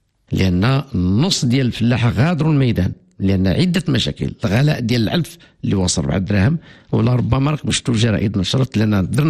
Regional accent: Morocco; حنايا عندنا في المغرب غير 40.

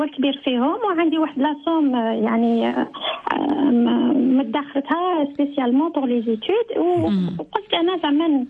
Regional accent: Algeria; now in France; أنا جزائرية الجنسية ولكن قلبي نحب بزاف الإخوان المغاربة.

